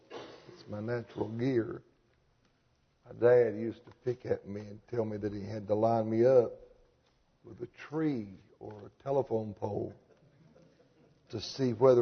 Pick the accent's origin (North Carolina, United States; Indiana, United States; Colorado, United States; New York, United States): North Carolina, United States; Mount Airy; people wonder where I'm from. I'm from Mount Airy, North Carolina. That's the real life Mayberry.